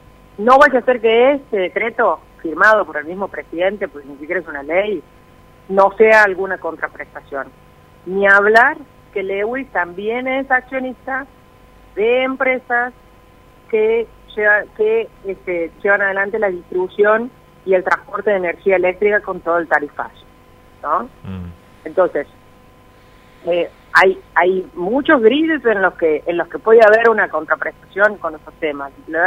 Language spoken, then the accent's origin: Spanish; Argentina; Como argentino